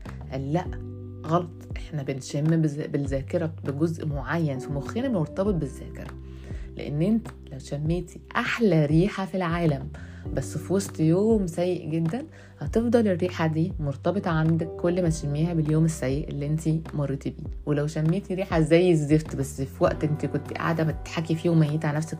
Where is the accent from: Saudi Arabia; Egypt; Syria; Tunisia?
Egypt; Alexandria, Alexandria Governorate; moved away as an adult; now in Cairo, Egypt; ولما بدات ان انا ابقى لوحدي اكتر، لما نقلت من اسكندريه للقاهره، انا ما كان كنت صغيره بقى يعني، كان عندي مثلا 19 سنه